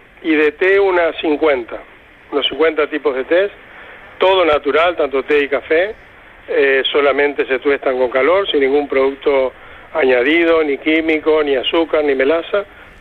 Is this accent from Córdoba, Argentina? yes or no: no; Buenos Aires, Argentina; also born or lived in Valencia; now in Fuerteventura, Spain; yo vengo de Buenos Aires, pasé primero por Valencia, donde tuve negocios de distribución de hostelería y restaurantes. Y hace 4 años, brevemente y resumiendo, hace 4 años me instalé aquí en Fuerteventura.